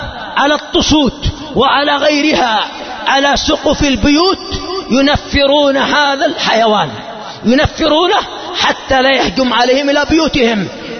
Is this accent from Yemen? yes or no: yes; Yemen; وهكذا حصل عندنا في اليمن قبل أكثر من 60 سنة أنه أشيع في اليمن أن الجن قد تفلتوا